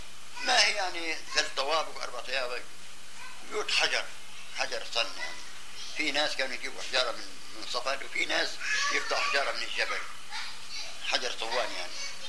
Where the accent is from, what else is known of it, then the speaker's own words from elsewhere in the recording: Jahula, Palestine; قريتنا جحولة تعد 450 نفر، قرية صغيرة متواضعة.